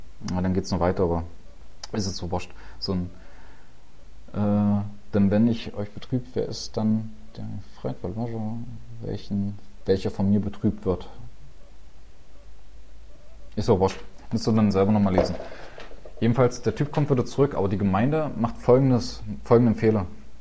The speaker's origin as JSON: {"language": "German", "town": "Leipzig", "region": "Saxony", "country": "Germany", "said": "ich komme komme aus Leipzig, da bin ich zum Glauben gekommen."}